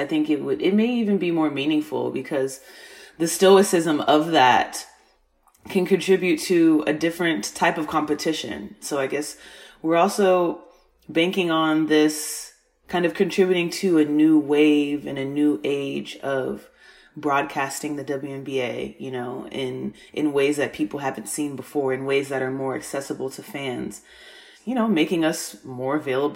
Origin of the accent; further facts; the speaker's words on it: Texas, United States; Right now, I am in Texas, my home state.